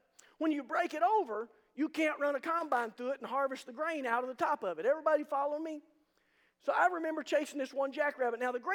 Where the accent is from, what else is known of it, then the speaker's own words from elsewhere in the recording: United States; when I was a kid growing up in Jackson County